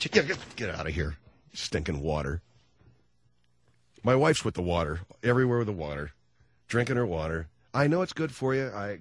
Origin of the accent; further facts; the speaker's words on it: California, United States; I grew up on California.